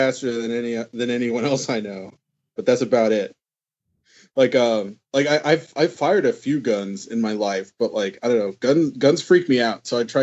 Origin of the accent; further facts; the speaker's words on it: Texas, United States; Well, I am from Texas, although